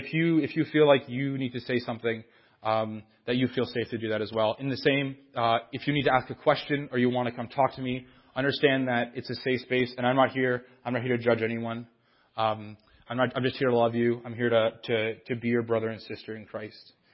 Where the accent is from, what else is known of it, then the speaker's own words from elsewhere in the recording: Timmins, Ontario, Canada; also born or lived in Hearst; So I grew up in Timmins. I lived actually just down the road on Renison Avenue for 17 years. I was born in a little town called Hearst.